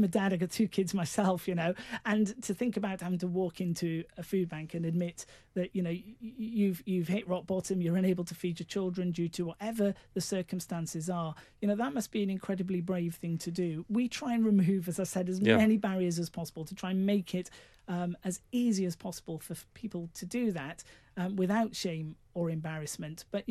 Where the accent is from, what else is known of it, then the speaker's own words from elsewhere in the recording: Wales, United Kingdom; as a Welshman from South Wales